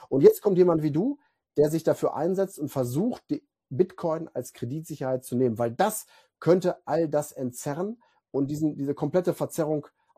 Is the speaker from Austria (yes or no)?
yes; Austria; ich bin kein Freund von Statistiken als Österreicher